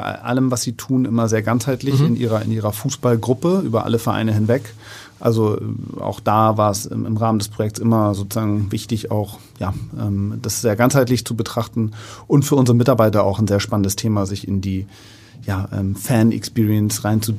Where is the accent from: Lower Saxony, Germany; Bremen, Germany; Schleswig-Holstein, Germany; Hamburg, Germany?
Hamburg, Germany; Ich bin in Winterhude groß geworden, lebe auch heute noch in der Nähe in Alsterdorf.